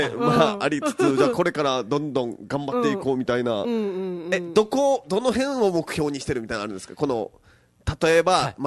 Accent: Kagoshima, Japan; 僕鹿児島出身なんで、そうだからちょっとこう那覇とかこの南部と違うなと思って

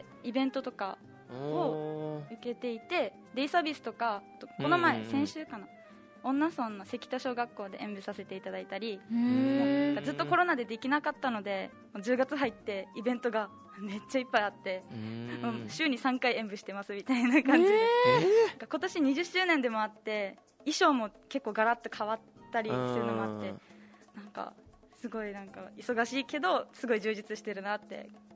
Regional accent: Ginoza, Okinawa, Japan; 地元はギノザ村です。

